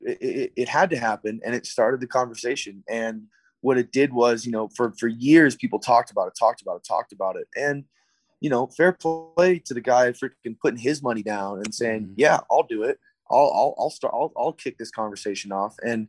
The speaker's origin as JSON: {"language": "English", "town": "Tucson", "region": "Arizona", "country": "United States", "tie": "born or raised there", "said": "5.5 hours away from my hometown in Tucson in San Diego"}